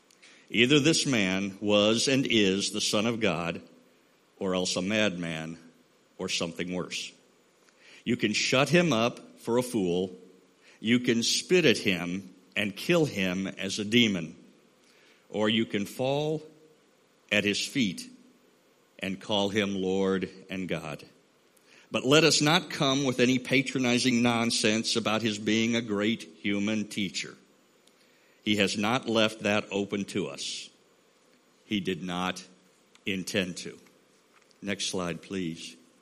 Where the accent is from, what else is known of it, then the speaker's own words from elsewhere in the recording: Texas, United States; now in Philippines; I grew up in Texas, and in Texas, we had a little bit of a hybrid of this.